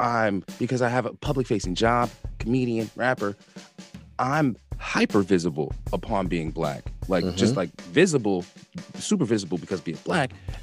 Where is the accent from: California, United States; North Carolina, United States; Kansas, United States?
Kansas, United States; this is what I love to tell people about my takeaways as an American a black Kansan going to Uganda for the first time.